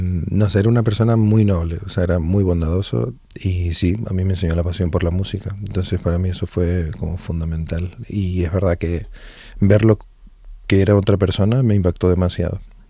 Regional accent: Canary Islands, Spain; Lo primero que se me viene a la cabeza es el mar, como isleño, y para un canario es como fundamental

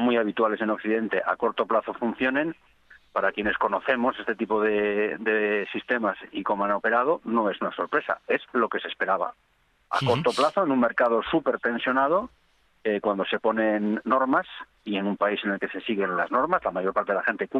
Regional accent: Spain; lo que a uno como ciudadano español le inquieta

